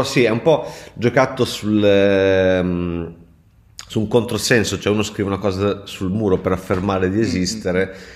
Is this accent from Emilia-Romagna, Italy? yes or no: yes; Longastrino, Emilia-Romagna, Italy; lui non era del mio paese, cioè non era di Longestrino, ma era il nipote della mia vicina